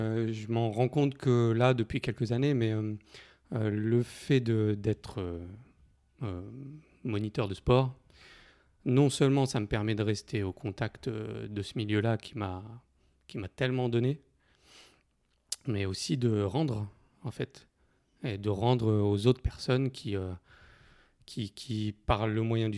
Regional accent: Normandy, France; now in Oraison, France; Je suis originaire de Normandie. Donc, j'ai grandi là-bas, j'ai fait mes études

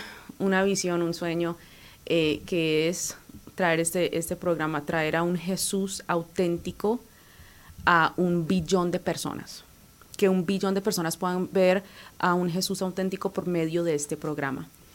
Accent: Colombia; por eso me mandan a mí, que yo soy colombiana

